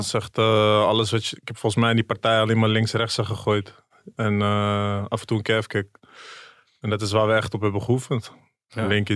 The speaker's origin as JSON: {"language": "Dutch", "town": "Amsterdam", "region": "North Holland", "country": "Netherlands", "tie": "born or raised there", "said": "Kijk, ik groeide op in Amsterdam-West."}